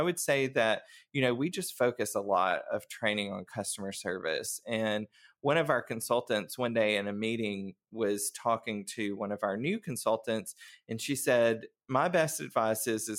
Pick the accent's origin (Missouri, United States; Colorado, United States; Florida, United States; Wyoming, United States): Colorado, United States; Hartsel; And did some training with them for about a year and then came back home. Hartsel is my hometown.